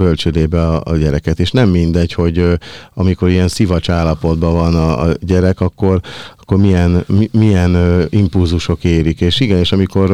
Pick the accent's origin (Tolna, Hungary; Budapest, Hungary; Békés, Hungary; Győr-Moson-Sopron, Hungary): Budapest, Hungary; Én budapesti vagyok, de sokat jártam Székelyföldön